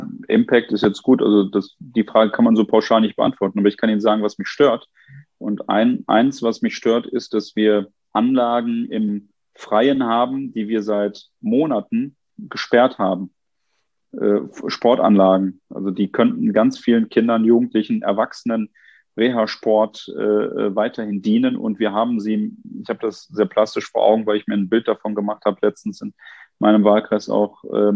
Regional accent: Duisburg, North Rhine-Westphalia, Germany; Und ich habe in meiner Heimatstadt Duisburg gerade gesehen

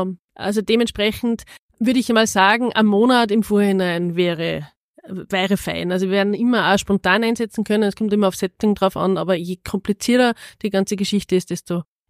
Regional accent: Tyrol, Austria; born there; ich bin gebürtige Tirolerin. Aber für mich ist Oberösterreich einfach ein unglaublich tolles Land, das für mich die Herzensheimat ist.

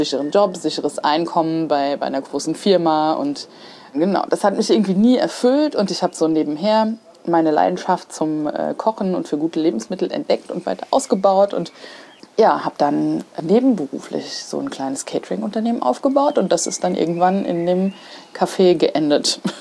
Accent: Kostheim, Hesse, Germany; also born or lived in Mainz; Ich komme tatsächlich hier aus Mainz. Also ich bin echt Mainzer Mädchen und ich bin in Kostheim groß geworden tatsächlich. Bin aber hier in Mainz geboren, bin hier zur Schule gegangen, habe hier Abi gemacht und studiert.

